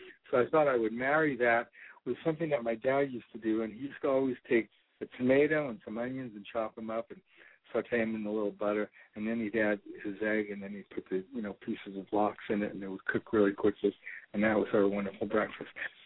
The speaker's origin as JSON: {"language": "English", "town": "Brooklyn", "region": "New York", "country": "United States", "tie": "born or raised there", "said": "growing up in New York, in Brooklyn, at the delicatessen"}